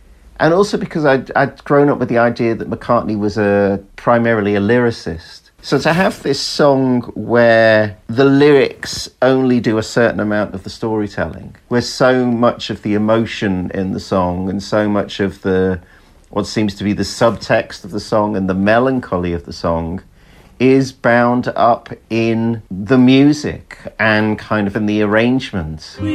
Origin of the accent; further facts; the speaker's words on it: Liverpool, North West England, United Kingdom; I was born in Liverpool, grew up on Merseyside.